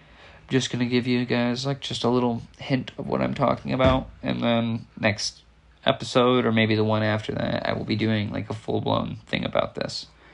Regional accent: United States; I don't use the metric system. I'm from America.

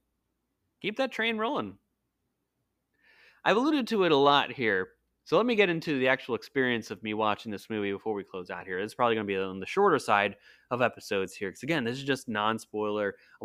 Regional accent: Hershey, Pennsylvania, United States; I am originally from Central Pennsylvania, South Central Pennsylvania, if you will. Originally from the Hershey area

